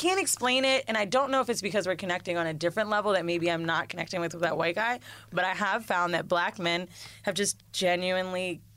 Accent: Florida, United States; but I'm from Florida, so let it go.

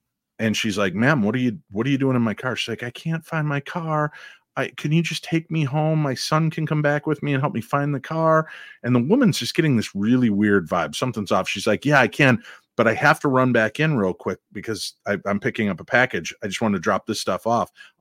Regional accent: Illinois, United States; Because I grew up in Illinois, and I remember very clearly, I used to hang out at Stratford Square Mall in Bloomingdale, Illinois.

